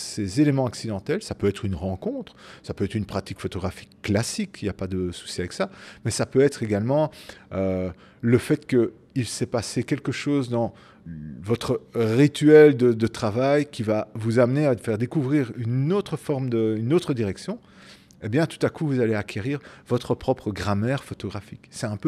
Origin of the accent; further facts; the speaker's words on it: Belgium; ça veut dire montagne, et je viens de Belgique.